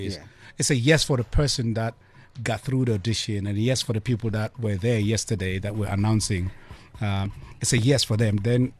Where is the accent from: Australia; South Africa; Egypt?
South Africa; as in a South African, and as a South African